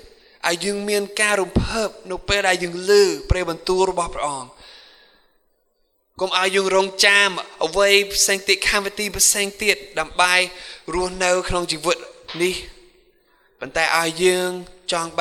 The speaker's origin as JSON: {"language": "Khmer", "country": "United States", "tie": "born or raised there", "said": "ដូចខ្ញុំចង់ទៅស្រុកអាមេរិកស្រុកកំណើតរបស់ខ្ញុំទៅបានប្រហែលចំណាយពេល20ម៉ោង"}